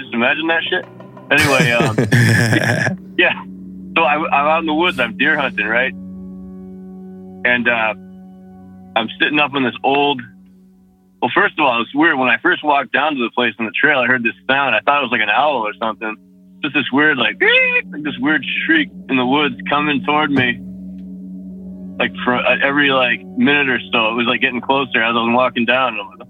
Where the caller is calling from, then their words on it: Massachusetts, United States; again, Massachusetts.